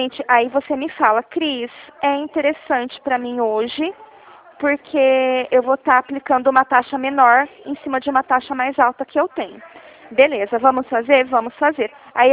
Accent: Presidente Prudente, São Paulo, Brazil; Eu sou do interior de São Paulo

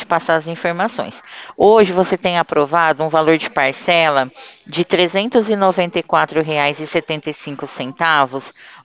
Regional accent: Ribeirão Preto, São Paulo, Brazil; Não, eu sou daqui de Ribeirão.

